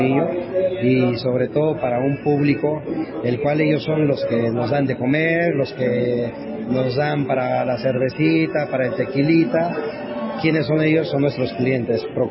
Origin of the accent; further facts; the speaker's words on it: Oaxaca, Mexico; now in Colombia; oaxaqueño con todo el corazón, mexicano, viviendo 10 años en tu hermoso país, enamorado por la gente de Colombia